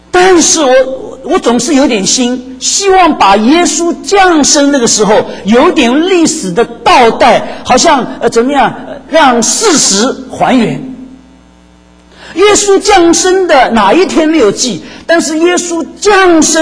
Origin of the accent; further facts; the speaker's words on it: China; now in United States; 就像我们中国人，我们在台湾来的，大陆来的，香港来的